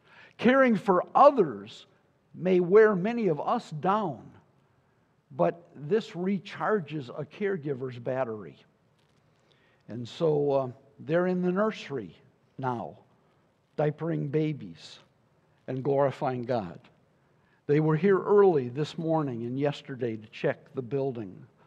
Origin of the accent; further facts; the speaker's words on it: Detroit, Michigan, United States; I grew up in Detroit.